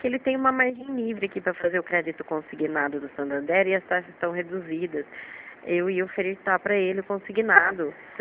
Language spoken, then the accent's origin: Portuguese; Rio Claro, São Paulo, Brazil; Eu sou daqui de Rio Claro mesmo.